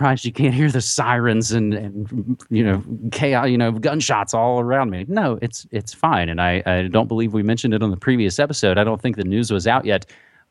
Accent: West Virginia, United States; I try and be a good ambassador for my home state, but of course, you know, as I've probably joked before, we're at the top of all the bad lists

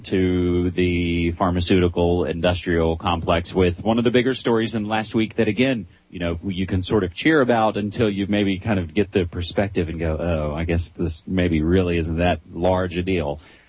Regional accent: West Virginia, United States; the Ohio Valley, of course, is directly connected to my home state of West Virginia.

